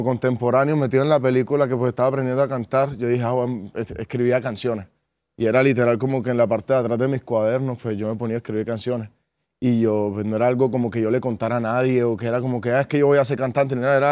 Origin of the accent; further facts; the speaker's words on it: Montería, Córdoba, Colombia; Yo vengo de Montería, Córdoba. Es en el norte de Colombia, en la costa de Colombia.